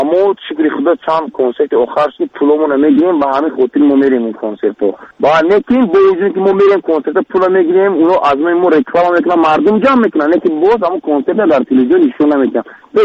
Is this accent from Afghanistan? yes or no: no; Tajikistan; در همین تاجیکستان ما چقدر لحجه هست